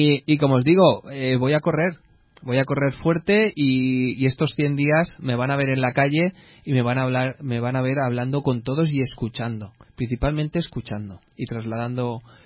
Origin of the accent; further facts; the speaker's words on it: Valencian Community, Spain; y somos la comunidad valenciana de las que más tiene